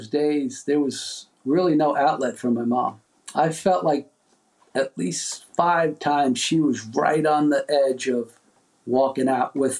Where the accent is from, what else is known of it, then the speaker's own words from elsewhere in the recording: Union City, New Jersey, United States; Well, I grew up in Union City, New Jersey. It's right across the river from Manhattan in New York City.